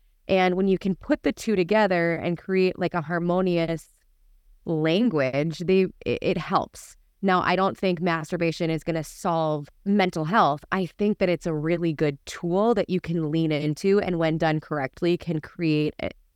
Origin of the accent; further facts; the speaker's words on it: Minnesota, United States; A woman from my hometown, very small town in northern Minnesota.